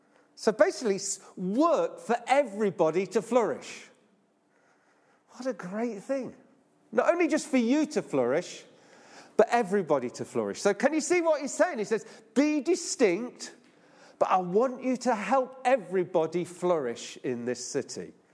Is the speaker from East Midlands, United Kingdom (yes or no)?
yes; Nottingham, East Midlands, United Kingdom; And I used to live in Nottingham. I was brought up in Nottingham